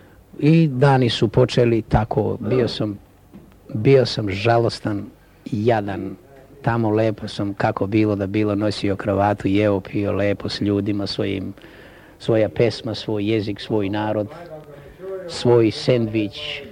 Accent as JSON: {"language": "Serbian", "town": "Žegar", "region": "Šibenik-Knin County", "country": "Croatia", "tie": "born or raised there", "moved": "as an adult", "lives_now": "Australia", "said": "Ja sam rodom iz sela Žegara, blizu Knina, opština Obrovac, srez je bio Zadar, e sad vjerovatno je Knin. Kad sam navršio 18, zamolio sam oca i majku da me puste da idem u svet."}